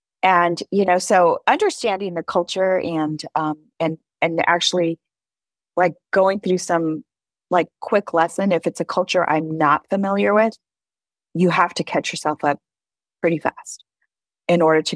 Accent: Berkeley, California, United States; I grew up in Berkeley, one of the most liberal cities in the world.

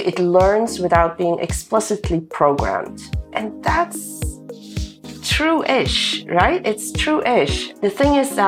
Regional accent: Belgium; also born or lived in abroad; So my husband and I, we lived abroad for 14 years. And then we moved back to Belgium. I'm originally from Belgium and he's not.

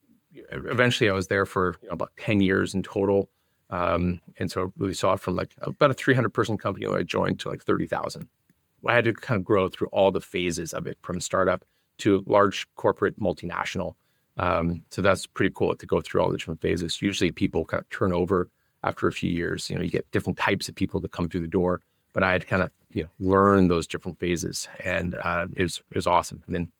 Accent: Canada; I'm originally from Canada. I was living in Vancouver.

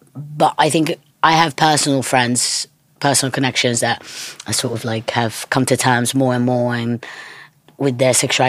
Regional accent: Italy; English is a second language; Obviously, I grew up in Italy

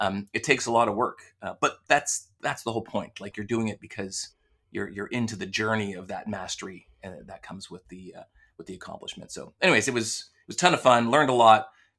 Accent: Canada; And so being Canadian, people want to Frenchify my name all the time

